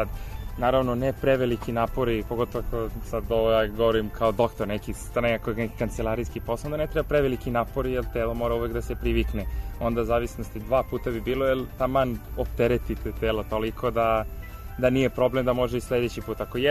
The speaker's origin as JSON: {"language": "Serbian", "country": "Serbia", "said": "što je nažalost kod nas u Srbiji ima puno njih"}